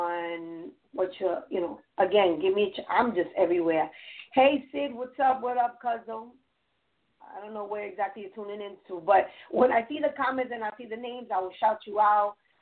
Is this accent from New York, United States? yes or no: yes; New York, United States; I mean, I'm from New York, so...